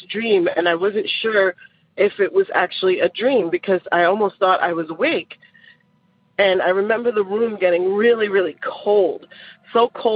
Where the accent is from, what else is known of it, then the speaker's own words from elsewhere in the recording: New York, United States; now in Georgia, United States; I grew up in New York. But later on, you know, obviously I moved and I'm living in Georgia right now.